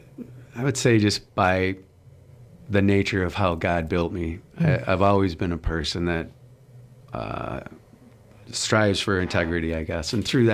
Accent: New Berlin, Wisconsin, United States; born or raised there; also born or lived in Milwaukee

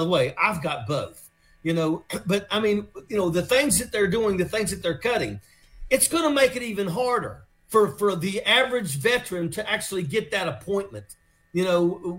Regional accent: West Virginia, United States; Now, I come from West Virginia

